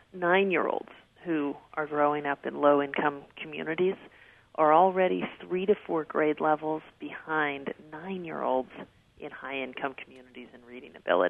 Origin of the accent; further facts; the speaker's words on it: Dallas, Texas, United States; I grew up in Dallas, Texas, and I went to a very good, you know, public school system